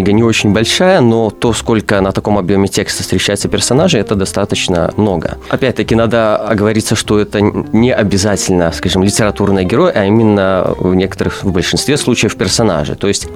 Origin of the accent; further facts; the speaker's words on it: Barysaw, Minsk Region, Belarus; я сам из Борисова